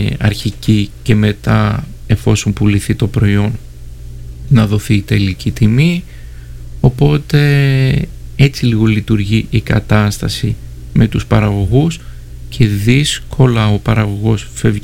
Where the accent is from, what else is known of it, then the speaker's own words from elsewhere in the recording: Greece; Μπράβο, αλλά σαν Έλληνες, εντάξει, ξέρουμε, υπάρχουν τερτύπια